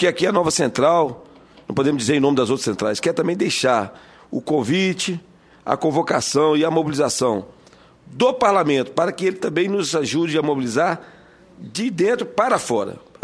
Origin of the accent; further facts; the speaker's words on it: Minas Gerais, Brazil; sou motorista de profissão, sou de Minas Gerais, eu fui presidente do sindicato lá